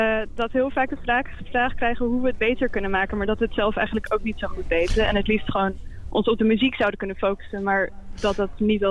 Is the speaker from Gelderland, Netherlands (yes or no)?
no; Amsterdam, North Holland, Netherlands; ik kom zelf uit Amsterdam en ik had daar de Jong Talentopleiding gedaan.